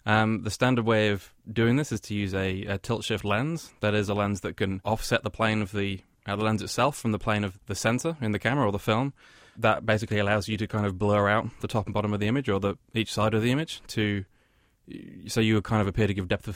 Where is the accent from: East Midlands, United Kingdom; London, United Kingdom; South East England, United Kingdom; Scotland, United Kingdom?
East Midlands, United Kingdom; Nottingham; moved away as an adult; also born or lived in Kent / Liverpool; now in New York, United States; I'm from the UK. I was born in Kent and grew up in Nottingham, and I was living in Liverpool before I came over here 2.5 years ago.